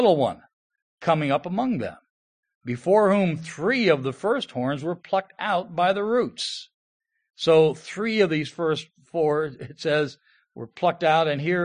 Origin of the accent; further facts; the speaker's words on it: Ohio, United States; I look back at my life growing up in Ohio and the things our family did around various holidays